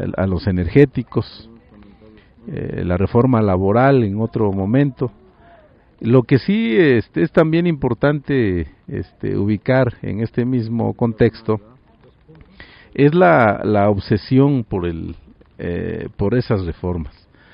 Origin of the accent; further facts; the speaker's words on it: Mexico; como mexicanos, como ciudadanos